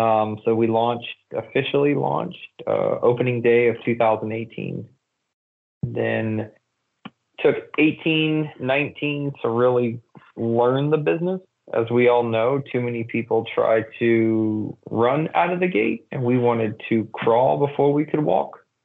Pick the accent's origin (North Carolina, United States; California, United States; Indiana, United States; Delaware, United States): North Carolina, United States; Charlotte; moved away as an adult; now in Cincinnati, United States; No, I'm from Charlotte originally, but I have been in Cincinnati since 2008. I came here with the company I used to work for right out of college